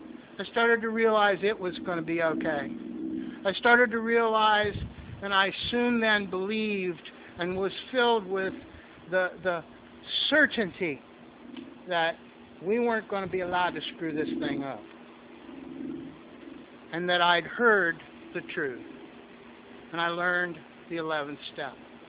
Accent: Ohio, United States; Now, I'm from Ohio. 4 degrees ain't too bad, and I never saw the Pacific Ocean

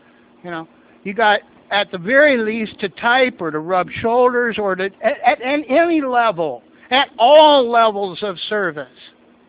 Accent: Ohio, United States; Now, I'm from Ohio. 4 degrees ain't too bad, and I never saw the Pacific Ocean

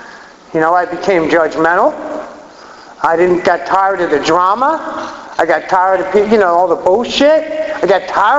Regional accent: Atlantic City, New Jersey, United States; Anyway, I grew up in New Jersey, in Atlantic City.

